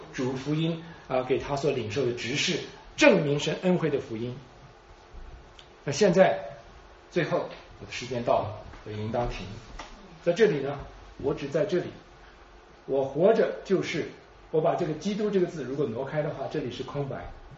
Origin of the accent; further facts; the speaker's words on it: China; 我们中国人扫墓都把我们自己家人的那个墓前面的叶子都扫到别人那边去